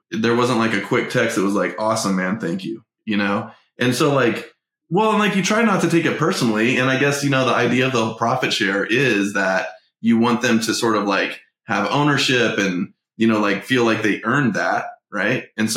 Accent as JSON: {"language": "English", "town": "Albuquerque", "region": "New Mexico", "country": "United States", "said": "I'm from Albuquerque. My wife's from here."}